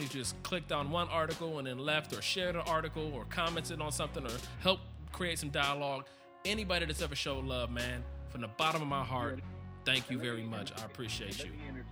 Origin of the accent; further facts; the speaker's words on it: Cleveland, Ohio, United States; And then I was able to partner with a great artist out of Cleveland, Ohio, my hometown.